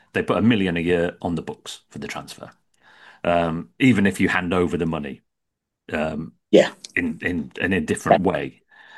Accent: England, United Kingdom; we can't talk, we're English.

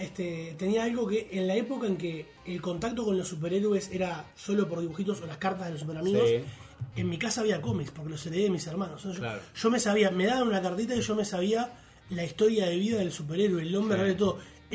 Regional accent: Montevideo, Uruguay; yo me desde los 5 que vine a Uruguay, me crié en el Prado.

